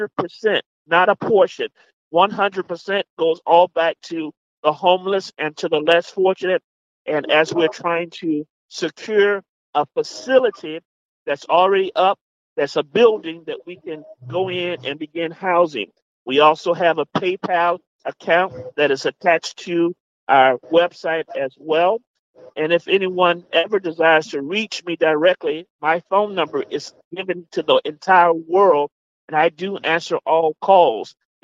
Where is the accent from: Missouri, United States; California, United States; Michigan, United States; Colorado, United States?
Missouri, United States; St. Louis; now in Miami, United States; It's going to say live in Miami, and I'm from the Show Me State, St. Louis, Missouri.